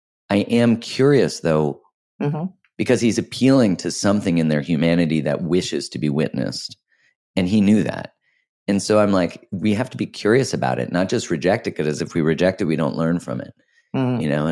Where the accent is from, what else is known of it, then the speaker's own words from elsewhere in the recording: Canada; when I, as a Canadian, I was super judgmental whenever he was elected